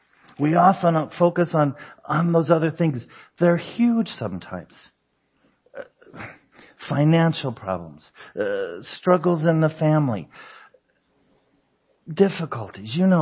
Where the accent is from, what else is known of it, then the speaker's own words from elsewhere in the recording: Denver, Colorado, United States; All right, I grew up in Denver. And you always tell directions by the mountains because they're always there.